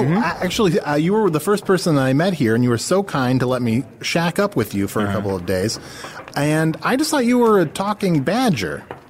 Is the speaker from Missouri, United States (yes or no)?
no; Chicago, Illinois, United States; I'm from Chicago, and I guess it's worth mentioning that Chicago is on the planet Earth.